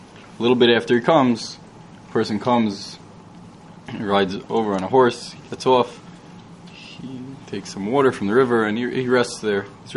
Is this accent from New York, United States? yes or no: yes; Queens, New York, United States; Well, I grew up in Queens.